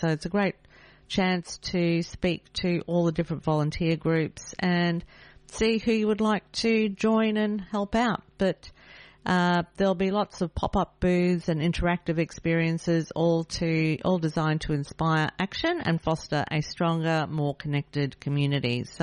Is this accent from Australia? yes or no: yes; Australia; Songs that I recognise and liked and enjoyed as a kid growing up in Australia.